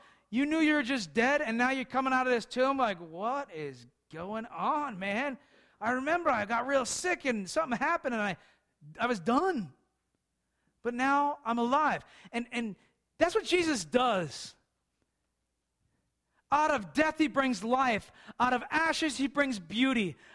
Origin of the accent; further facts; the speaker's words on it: Boston, Massachusetts, United States; accent: Bostonian; I got my Bostonian accent back.